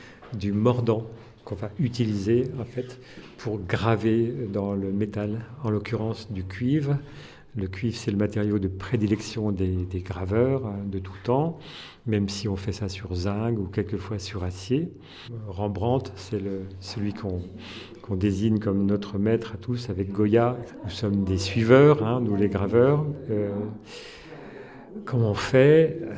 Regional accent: Lyon, Auvergne-Rhône-Alpes, France; je suis lyonnais

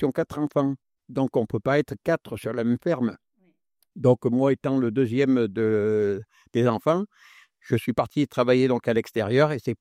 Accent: Auvergne-Rhône-Alpes, France; Je suis né près de Valence. J'ai passé donc 15 ans, jusqu'à mes 15 ans dans une ferme avec mon père, mon frère, mes sœurs, ma mère.

